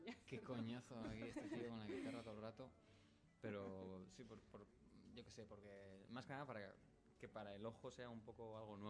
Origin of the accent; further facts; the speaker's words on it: England, United Kingdom; Spanish is a second language; es que soy inglés